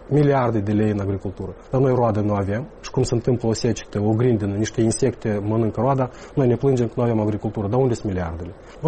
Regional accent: Tiraspol, Transnistria, Moldova; Eu sunt din Tiraspol

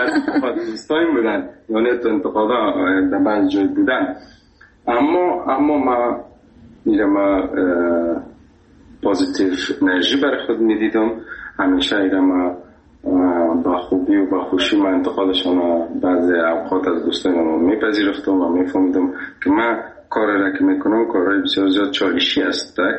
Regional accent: Afghanistan; گفتم از افغانستان.

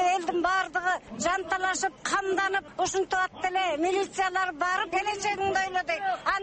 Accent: Kochkor, Naryn Region, Kyrgyzstan; Мен Кочкордон келдим.

